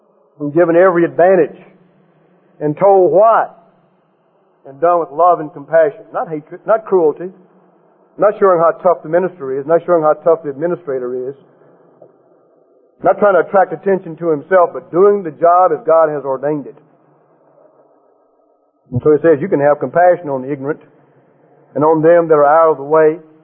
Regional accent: the South, United States; I grew up in the South

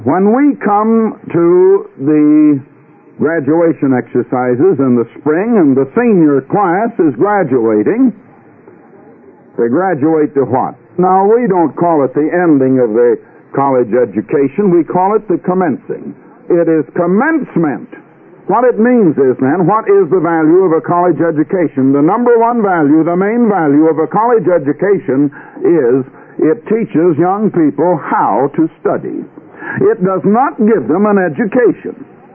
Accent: Iowa, United States; also born or lived in Illinois; I was born and raised in Iowa, went completely through school in Iowa.

